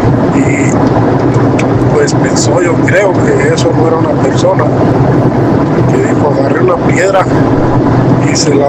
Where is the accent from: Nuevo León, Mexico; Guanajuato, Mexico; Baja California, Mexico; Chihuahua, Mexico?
Guanajuato, Mexico; Pénjamo; Nosotros somos de la Sierra de Pénjamo y allí hay una barranca cerca de donde vivimos